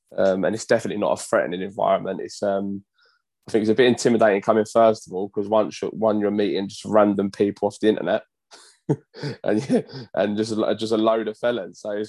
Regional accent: Bermondsey, London, United Kingdom; I guess from where I'm from Bermondsey and this way, so we're all sort of meant to be geezers around this way and stuff like that.

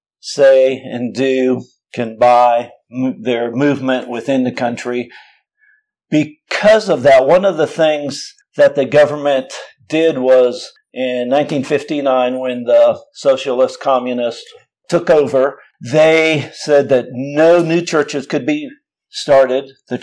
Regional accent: Florida, United States; I was raised in South Florida, and a lot of the families and children that I interacted with, my family interacted with, were Cubans.

